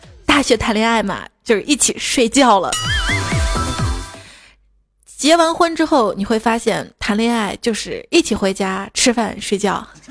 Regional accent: Shaanxi, China; 反正我是陕西来的。

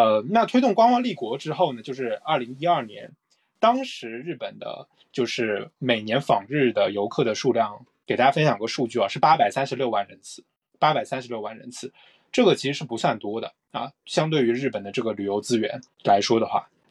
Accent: China; now in Japan

